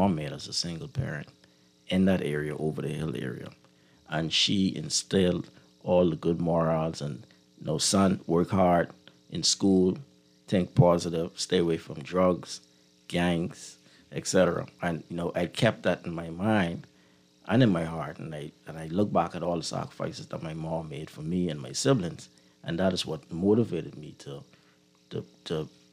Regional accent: New Providence, Bahamas; To start with, I grew up in the Over the Hill community, and you know that community is very troubled, a lot of young men's gang violence, etc.

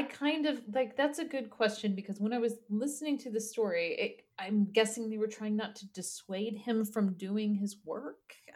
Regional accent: United Kingdom; Even being British, to me, it feels like

